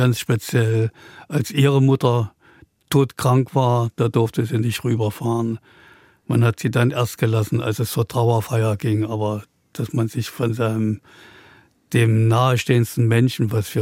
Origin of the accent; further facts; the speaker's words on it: Erfurt, Thuringia, Germany; Na, ich bin mitten in Erfurt aufgewachsen. Und Erfurt ist so eine Stadt, die ist nicht so richtig groß, aber sie ist auch nicht klein.